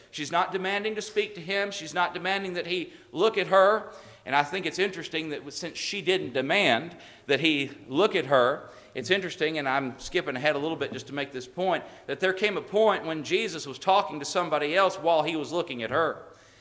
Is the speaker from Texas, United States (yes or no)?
yes; Texas, United States; I know they wore sandals. I'm from Texas.